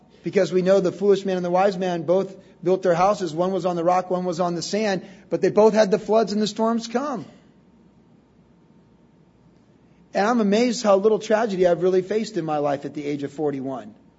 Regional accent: United States; At the risk of offending you, and I'm an American, I got my little American flag pin.

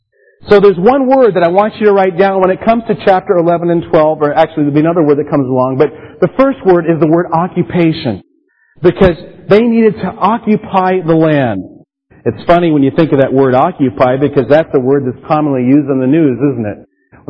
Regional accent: East Coast, United States; I grew up on the East Coast, and periodically, our family, who didn't live far from the city, we would make our journey into New York

